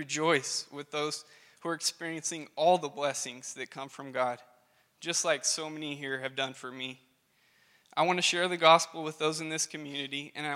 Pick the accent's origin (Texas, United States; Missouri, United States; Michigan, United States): Texas, United States; Hedley; So as most of you know … I grew up in Headley, and I attended Calvary Baptist Church in Clarendon.